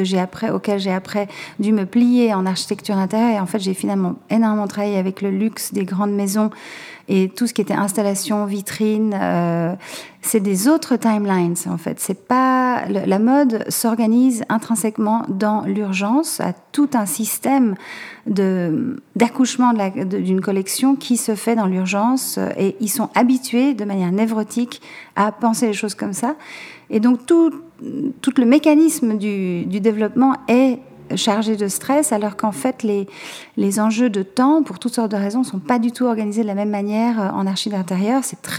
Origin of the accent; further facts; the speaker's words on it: Geneva, Switzerland; moved away as an adult; now in France; je suis partie de Genève pour m'installer d'abord à Paris pour faire les arts appliqués du Perret en textile. C'était difficile à l'époque de trouver du travail en tant que Suisse à Paris